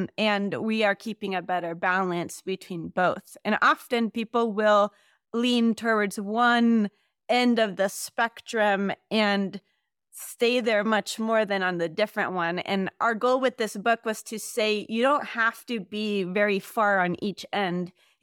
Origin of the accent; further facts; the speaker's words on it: Costa Rica; now in United States; I'm originally from Costa Rica, and Jeremy's originally from Pennsylvania. And my family moved from Costa Rica to Pennsylvania as missionaries to the U.S.